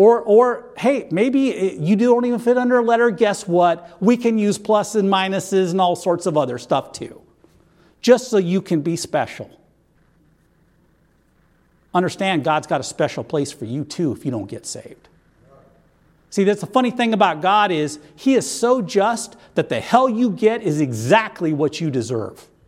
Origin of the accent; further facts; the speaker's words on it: North Dakota, United States; now in Seattle, United States; I grew up in North Dakota, so how would I? We didn't really have that kind of a problem. See, I didn't understand back then when we moved out here, Seattle was not the Emerald City, it was the Queen City.